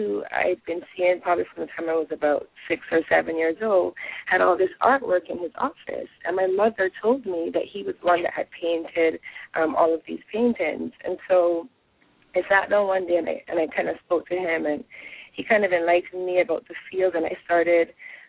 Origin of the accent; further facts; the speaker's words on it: Barbados; Well, I grew up in Barbados, and there you sort of have to decide from a pretty early age what you want